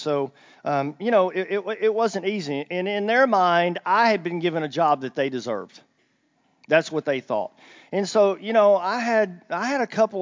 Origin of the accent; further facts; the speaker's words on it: Henderson, Texas, United States; now in Arkansas, United States; I did not grow up in Arkansas. I grew up in Texas. That's where I was from, northeast Texas, a little town called Henderson, and I moved there.